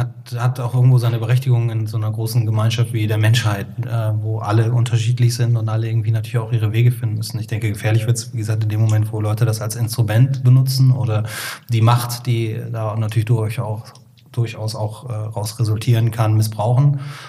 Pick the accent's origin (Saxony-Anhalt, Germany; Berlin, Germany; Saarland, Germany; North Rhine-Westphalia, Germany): North Rhine-Westphalia, Germany; Cologne; ich persönlich bin nicht katholisch aufgewachsen, aber ich komme ja aus dem Heiligen Kölle